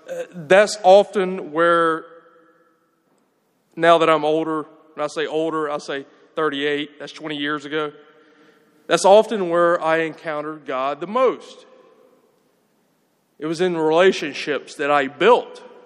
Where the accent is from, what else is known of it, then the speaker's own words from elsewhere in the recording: Prattville, Alabama, United States; growing up in Prattville, in very Protestant Alabama, like I said, I went to high school with 2,100 students, public school in Alabama, okay? I was one of 25 Catholics, maybe, in a school of 2,100.